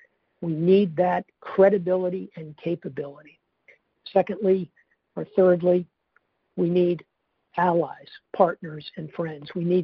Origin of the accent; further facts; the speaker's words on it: United States; I'm Greek American, so I'm allowed to know my Greek history.